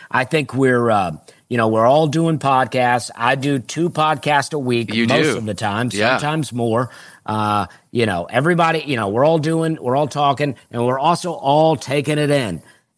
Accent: Alabama, United States; Well, I grew up in Alabama and I grew up in a trailer park.

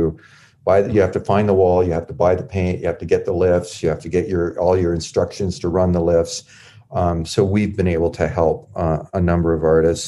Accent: Canada; we're Canadian

